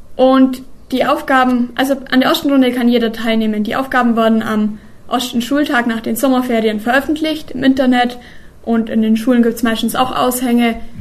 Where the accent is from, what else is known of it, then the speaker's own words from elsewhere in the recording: Bavaria, Germany; Also ich komme ja aus Bayern